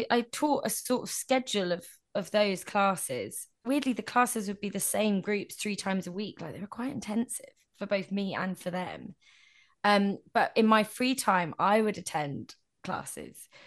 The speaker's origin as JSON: {"language": "English", "town": "Tuxtla Gutierrez", "region": "Chiapas", "country": "Mexico", "tie": "born or raised there", "said": "I was in a city in the south called Tuxtla Gutierrez. And I grew up in Woking. And it was a lot like the Woking of Mexico. Pretty nondescript."}